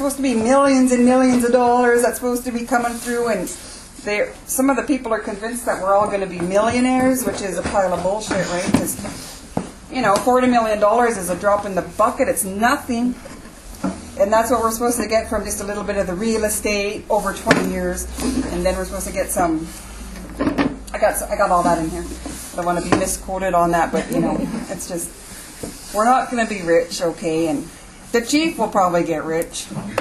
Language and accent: English; British Columbia, Canada; So I'm from Coldwater Indian Band. We have 700 First Nations people in our community